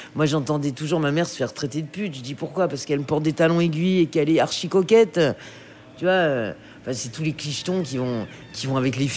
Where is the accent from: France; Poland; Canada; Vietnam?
France; Le Mans, Pays de la Loire; Et donc, j'ai grandi au Mans.